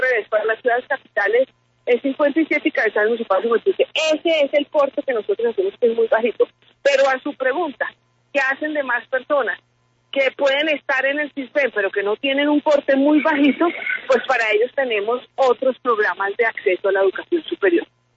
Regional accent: Colombia; Nosotros como colombianos

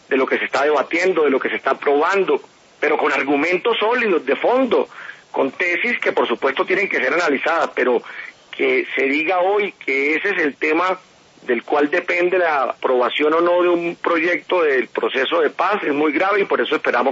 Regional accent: Colombia; ese debe ser el objetivo de mediano y largo plazo como colombianos.

